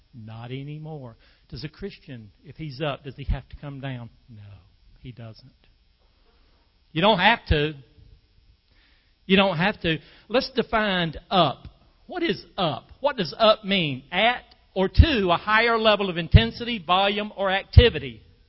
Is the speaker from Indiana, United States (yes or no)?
no; North Carolina, United States; I'm from Moore County in North Carolina. Pinehurst.